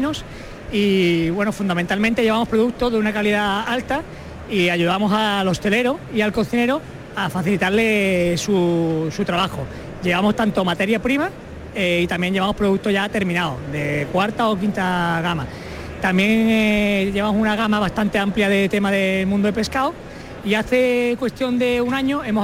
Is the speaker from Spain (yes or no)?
yes; Málaga, Andalusia, Spain; soy de Piquín Málaga